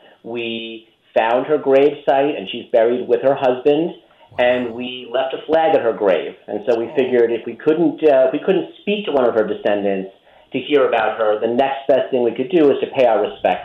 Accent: New York, United States; now in Virginia, United States; You know, I mean, remember, I'm a transplant. I'm from New York, and I've only been here 10 years.

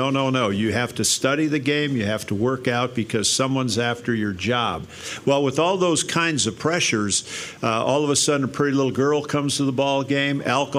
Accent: Grafton, United States; Sure. I grew up, like you mentioned, in Grafton. At 17, I signed with the San Francisco Giants.

